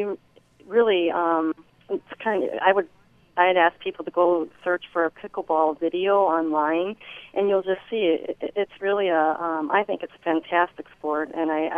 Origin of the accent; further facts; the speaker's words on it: Oak Creek, Wisconsin, United States; now in Caledonia, United States; I grew up in Oak Creek, and I actually I live in northern Racine, right in Caledonia now.